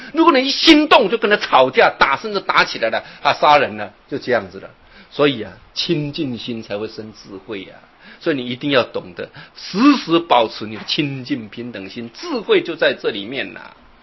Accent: China

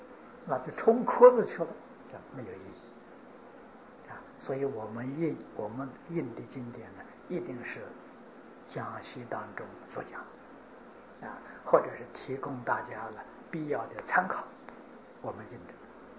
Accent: Taiwan; 现在我们台湾人的富裕啊，在全世界人都知道啊。

